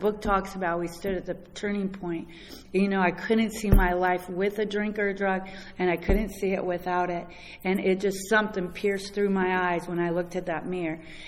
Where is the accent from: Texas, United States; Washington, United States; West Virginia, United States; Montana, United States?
Washington, United States; Bellingham; I come from Bellingham, Washington, the hippie capital of the United States